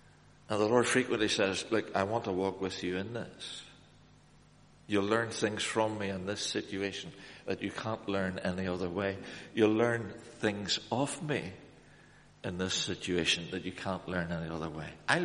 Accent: Ireland; I mean, I you know, I'm Irish and I'm stupid, but, you know, it seems perfectly straightforward.

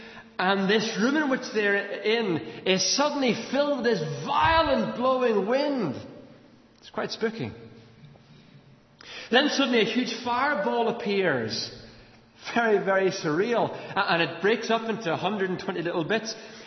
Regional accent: Ireland; When I speak French, people in France know that I'm Irish. Or when I speak Spanish, the Spaniards know I'm Irish, because my accent comes across in the way I speak the language.

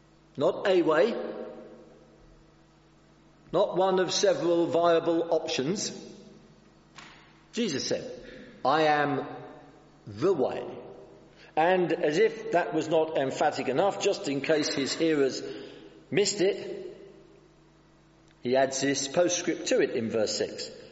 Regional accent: London, United Kingdom; born there; now in Warwick, United Kingdom; I am actually, although I live in the Midlands of England now, in just outside the town of Warwick, I am a Londoner by birth

